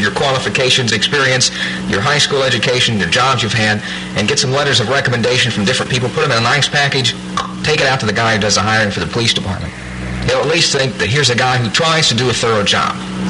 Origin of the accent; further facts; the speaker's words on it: United States; I'm an American, I guess.